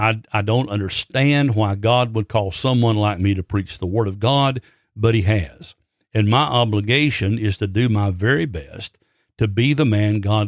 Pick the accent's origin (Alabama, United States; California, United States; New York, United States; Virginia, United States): Alabama, United States; now in North Carolina, United States; I'm from Alabama, and I live here in the mountains of North Carolina, and I hear a lot of preachers who talk just like this.